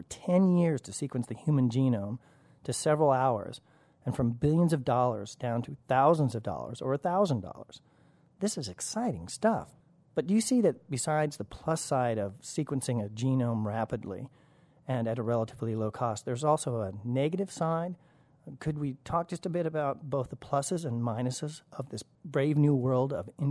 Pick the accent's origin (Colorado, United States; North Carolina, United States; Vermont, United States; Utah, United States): Colorado, United States; Yes, I do recall growing up in Colorado, actually, and the mountain roads there with the salt.